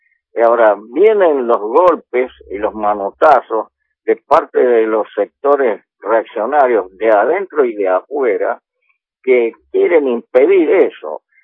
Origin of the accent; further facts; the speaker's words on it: Argentina; como argentinos que somos